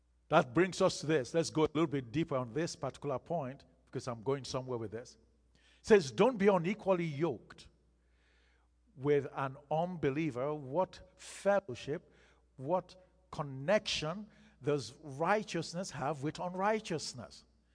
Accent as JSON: {"language": "English", "country": "Nigeria", "tie": "born or raised there", "said": "growing up in Nigeria, you know, you didn't necessarily, at the time I was growing up, you didn't necessarily get your chicken from the grocery store"}